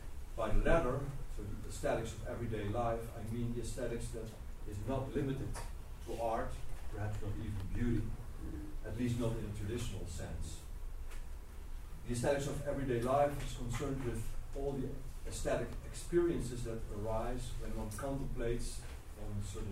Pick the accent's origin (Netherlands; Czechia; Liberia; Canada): Netherlands; Rotterdam, South Holland; Now we'll do the second section, Sounds of Rotterdam. That's my hometown.